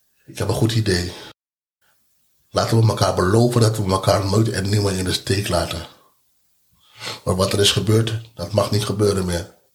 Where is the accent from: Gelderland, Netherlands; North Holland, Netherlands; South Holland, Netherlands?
South Holland, Netherlands; The Hague; De stad waar ik vandaan kom, Den Haag.